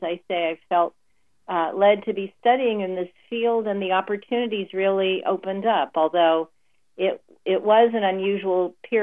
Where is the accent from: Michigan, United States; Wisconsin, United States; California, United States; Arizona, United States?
California, United States; Los Angeles; Yeah, pretty much. I was born in Los Angeles. I'm a second generation Armenian American.